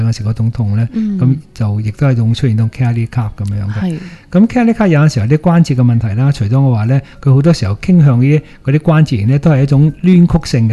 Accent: China; 我中国人你个个都係头发黑㗎啦

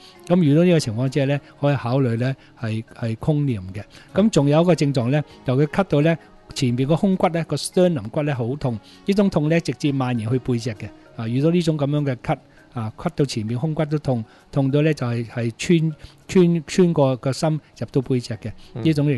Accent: Hong Kong; 咁我哋香港人咧可能飽食啦

